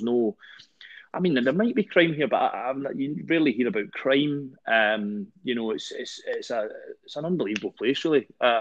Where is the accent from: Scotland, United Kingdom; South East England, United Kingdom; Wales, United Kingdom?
Scotland, United Kingdom; Glasgow; Obviously, I grew up in Glasgow.